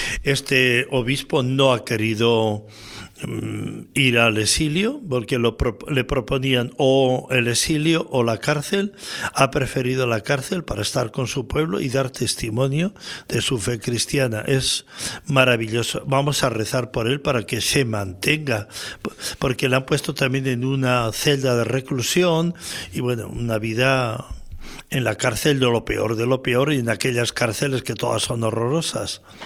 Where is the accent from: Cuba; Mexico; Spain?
Spain